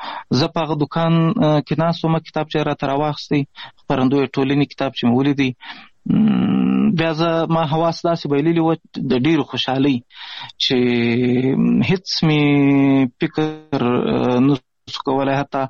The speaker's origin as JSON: {"language": "Pashto", "town": "Pishin", "region": "Balochistan", "country": "Pakistan", "tie": "born or raised there", "also_born_or_lived": "Ghazni", "said": "زه خو اصلا د افغانستان د غزنی ولایت اوسیدونکی یم. د مهاجرت شپې ورځې په پاکستان کې تیروم، په پاکستان کې زیږیدلی یم. د کوټې سره نږدې پښین ښار ګوټ ورته وایي، په دې پښین ښار کې اوسېږم."}